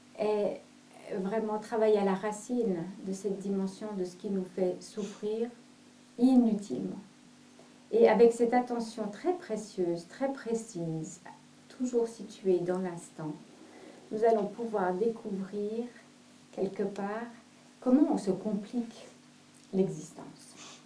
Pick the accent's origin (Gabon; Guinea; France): Guinea; j'ai grandi en Afrique, et il se trouvait qu'il y avait une famille thaïlandaise qui vivait à côté de chez nous, donc qui avait la maison à côté de la nôtre, en Afrique, en Guinée.